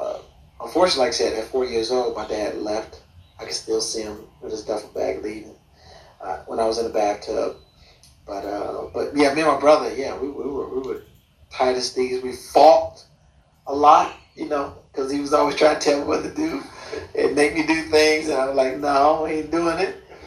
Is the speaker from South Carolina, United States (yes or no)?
no; Chicago, Illinois, United States; born there; I was born in Chicago, Illinois.